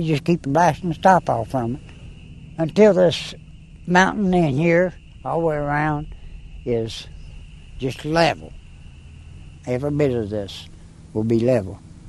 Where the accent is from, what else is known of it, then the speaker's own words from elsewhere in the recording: Pigeon Roost Hollow, United States; born there; I was born here in Pigeon Roost Hollow.